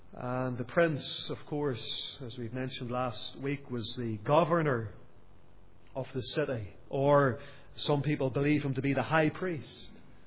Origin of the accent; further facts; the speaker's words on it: Lisburn, Northern Ireland, United Kingdom; My hometown of Lisburn is the same. Dozens of Presbyterian churches in the borough.